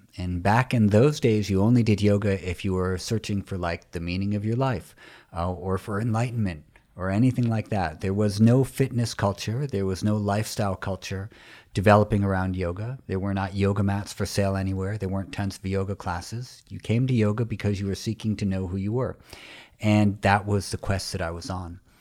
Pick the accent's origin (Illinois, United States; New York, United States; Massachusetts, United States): New York, United States; New York City; I'm from New York City, so the chaos of India was not shocking or disturbing to me. It was just different. But I'm used to chaos. And New York in the 1970s and 80s was not a safe place to grow up.